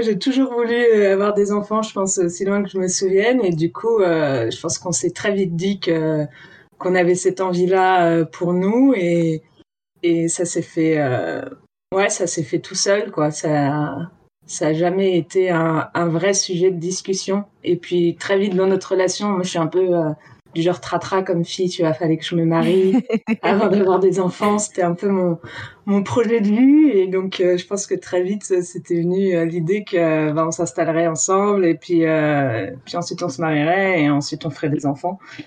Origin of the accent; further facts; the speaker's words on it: Lyon, Auvergne-Rhône-Alpes, France; also born or lived in Paris region; je suis née en région parisienne, mais j'habite à côté de Lyon depuis que j'ai 3 ans, donc je me considère lyonnaise.